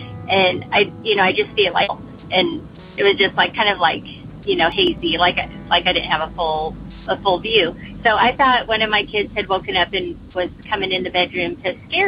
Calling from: Virginia, United States; I'm calling from Southwestern Virginia.

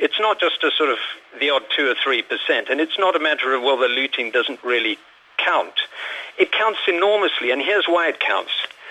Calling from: Fuengirola, Andalusia, Spain; Good morning, Giles. … in Fuengirola.

